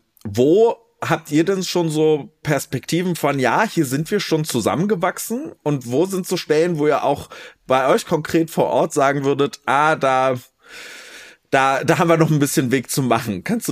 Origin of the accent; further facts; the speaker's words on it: Lusatia, Germany; Ich war einfach nur Lausitzer. Fertig, ich bin Lausitzer Boy.